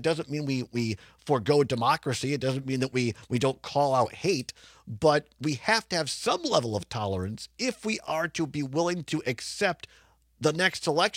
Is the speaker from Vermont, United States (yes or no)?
no; Wisconsin, United States; There is another event tonight in my hometown, Southwest Wisconsin, where WRCO and WRCE have their homes.